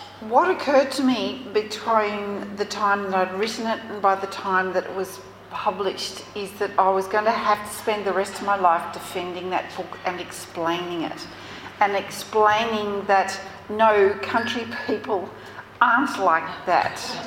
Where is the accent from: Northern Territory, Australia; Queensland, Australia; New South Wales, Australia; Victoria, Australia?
New South Wales, Australia; Jerilderie; I do come from Dooraldri. I was born and raised in Dooraldri, or Dooraldri, if you live in Dooraldri, you can say it like that.